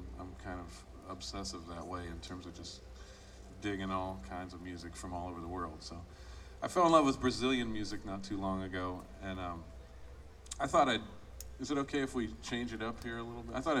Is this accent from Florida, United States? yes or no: yes; Florida, United States; I grew up in Florida, that's right